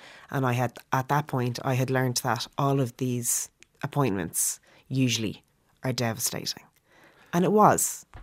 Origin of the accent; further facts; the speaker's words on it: Dublin, Leinster, Ireland; But we're both from Dublin. Like, our daughter has cousins on both sides and, you know, aunties and uncles and grandparents.